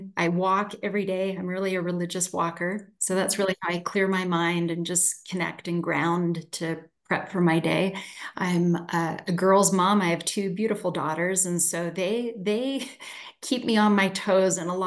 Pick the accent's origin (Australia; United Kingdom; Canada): Canada; now in United States; I have been a clinician for almost 25 years now. I am from Canada. I was born in Europe from Canada, and I became a U.S. citizen 2 years ago in May.